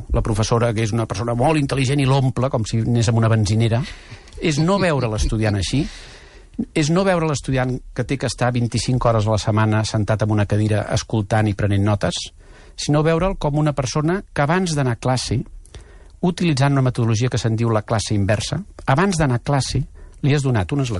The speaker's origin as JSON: {"language": "Catalan", "region": "Catalonia", "country": "Spain", "said": "l'1 per 1.000 de la població, que som els catalans, produïm 10 vegades més"}